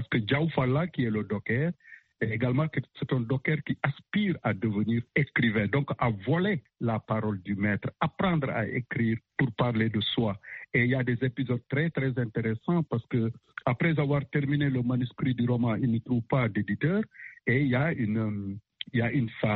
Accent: Senegal; comme tous ceux de ma génération, nous avons grandi au Sénégal, nous sommes allés au lycée

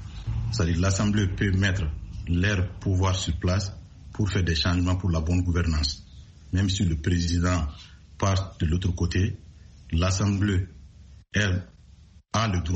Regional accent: Mali; en tant qu'Africain, plus précisément en tant que Malien

